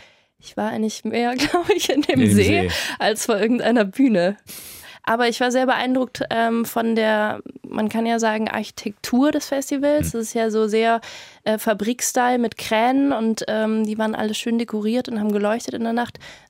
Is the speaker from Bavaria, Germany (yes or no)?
yes; Munich, Bavaria, Germany; weil das ist mir ein bisschen als Münchnerin auch ein bisschen vertraut.